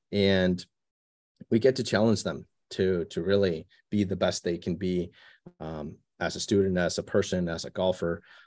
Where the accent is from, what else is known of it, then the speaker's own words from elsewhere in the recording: Iceland; moved away as an adult; I started playing golf in my home country of Iceland.